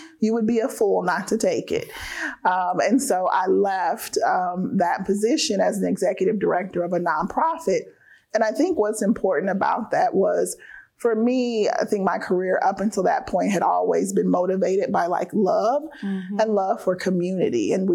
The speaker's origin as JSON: {"language": "English", "region": "Indiana", "country": "United States", "tie": "born or raised there", "said": "So I was born and raised in Central Indiana. I was born in the 70s. I'm a 70s baby, so a little black girl in Central Indiana with a Muslim name."}